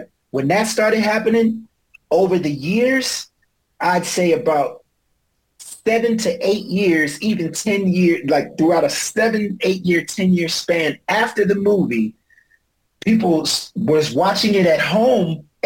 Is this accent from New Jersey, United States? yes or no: yes; Willingboro, New Jersey, United States; It was me and two people from my hometown from Willingboro, … and ….